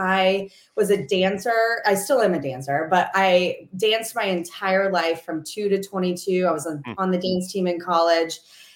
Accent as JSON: {"language": "English", "town": "St. Charles", "region": "Missouri", "country": "United States", "tie": "born or raised there", "moved": "as an adult", "lives_now": "Cary, United States", "said": "I'm from the St. Louis area. I grew up in St. Charles, Missouri, and then I'm in North Carolina since college. So I'm here from Cary, North Carolina."}